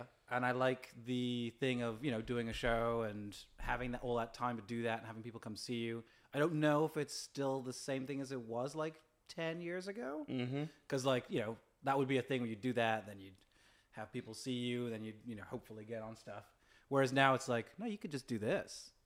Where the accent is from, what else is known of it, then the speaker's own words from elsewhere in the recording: Hong Kong; So I grew up in Hong Kong. That's where my parents met. So my mom's African. My dad is British. My mom's Kenyan. My dad is like is British.